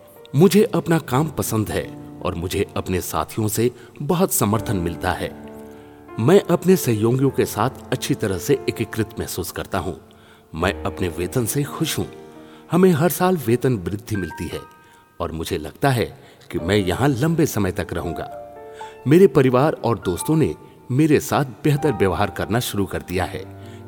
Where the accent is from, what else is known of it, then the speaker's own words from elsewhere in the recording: Chennai, Tamil Nadu, India; मैं चेन्नई में पला बड़ा हूँ।